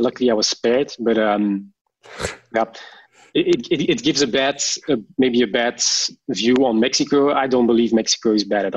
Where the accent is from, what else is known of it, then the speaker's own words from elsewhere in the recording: Flanders, Belgium; first language Dutch; English is a second language; So my mother tongue is Dutch, but I live in Flanders, so it's like Flemish, but it's basically the same language.